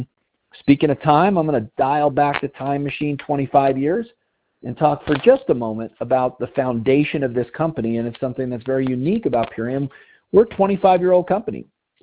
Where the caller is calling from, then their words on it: Colorado, United States; I'm calling in from Colorado.